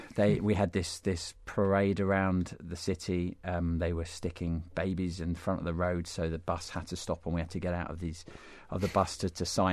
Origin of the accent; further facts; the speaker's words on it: England, United Kingdom; what I didn't want to do is come in as this English bloke thinking that I knew it all and tell them this is how to run your programme and do things.